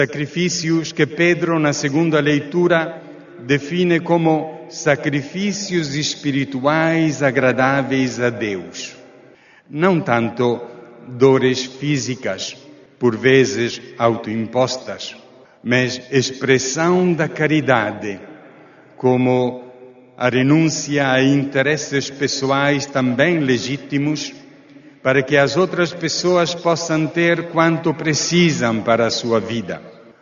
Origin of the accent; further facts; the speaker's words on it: Cabo Delgado, Mozambique; Mas também em Cabo Delgado, em Moçambique, de onde venho